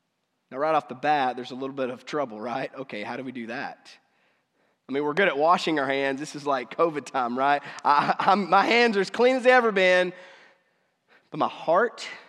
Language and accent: English; United States; I made them all very you and Jesus as an individual because I'm an American.